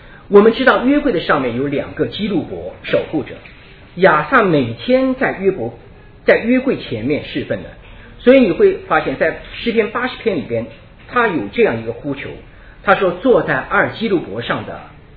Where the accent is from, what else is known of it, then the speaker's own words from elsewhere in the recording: Shanghai, China; 我们上海人叫乓乓器啊